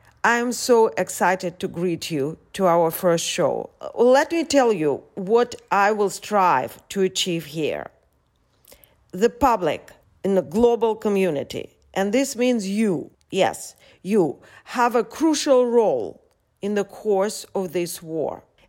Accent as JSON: {"language": "English", "country": "United States", "lives_now": "Odessa, Ukraine", "said": "I'm an American journalist based in Ukraine. I'm talking to you from Odessa"}